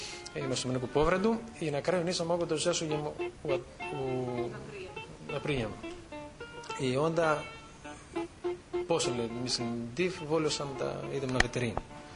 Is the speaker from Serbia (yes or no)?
no; Crete, Greece; Serbian is a second language; Ja sam rodom sa Krita.